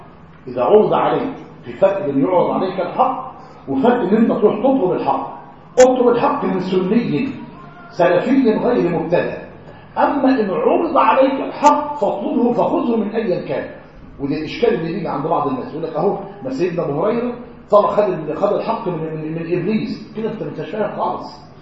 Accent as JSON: {"language": "Arabic", "country": "Egypt", "said": "من الأشياء العجيبة في المجتمع عندنا في مصر، طبعا احنا كل حي على بعضه، يعني مثلا في قريتي الكل يعرفه"}